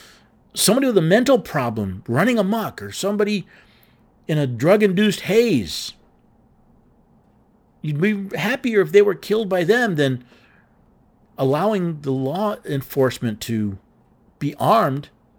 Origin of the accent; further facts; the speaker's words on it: New York City, New York, United States; I was born in Lower Manhattan. I spent the first 11 years of my life living in a neighborhood that was 49% Black, 49% Puerto Rican, 2% everything else.